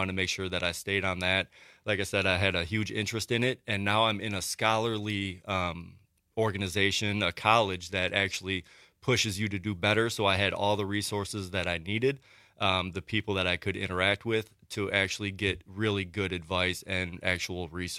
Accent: Madison, Wisconsin, United States; Well, I'm from Madison, Wisconsin. I was born on the north side, and I haven't left.

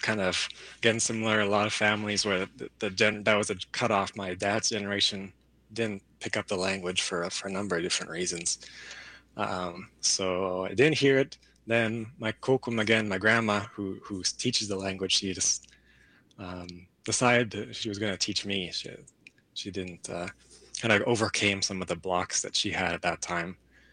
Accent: Canada; now in United States; I'm from Canada originally.

